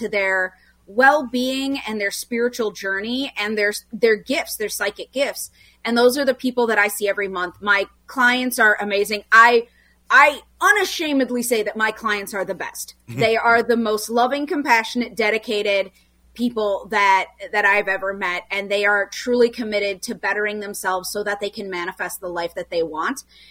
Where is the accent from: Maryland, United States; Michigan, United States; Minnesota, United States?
Minnesota, United States; I am born and raised in the Twin Cities